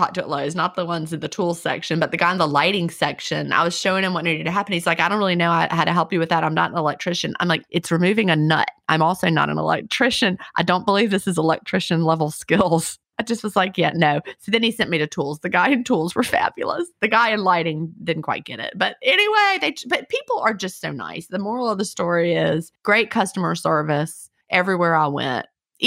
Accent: Virginia, United States; because, you know, I grew up in Virginia.

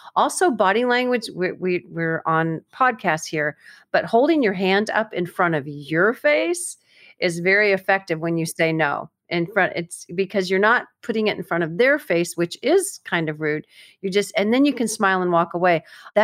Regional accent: Florida, United States; it's funny because I'm from Florida, and I was in Nashville

